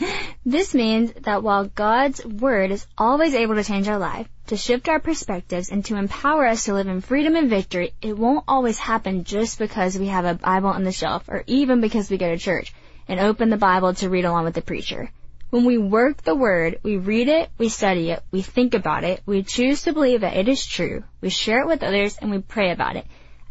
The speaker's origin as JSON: {"language": "English", "region": "the South", "country": "United States", "said": "I'm from the South, and when I say the word so, I can spread it out over 3 or 4 syllables, and I also say it a lot."}